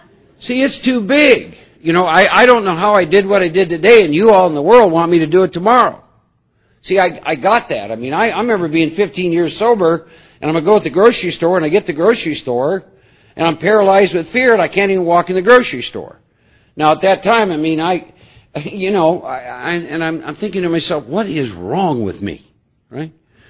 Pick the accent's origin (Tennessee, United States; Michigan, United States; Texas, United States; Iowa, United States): Iowa, United States; I was born and raised back in the Midwest in the state of Iowa.